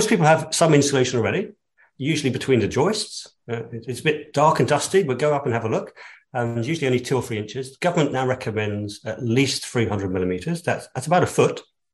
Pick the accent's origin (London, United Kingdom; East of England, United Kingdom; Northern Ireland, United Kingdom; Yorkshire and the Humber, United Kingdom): London, United Kingdom; I'm a Londoner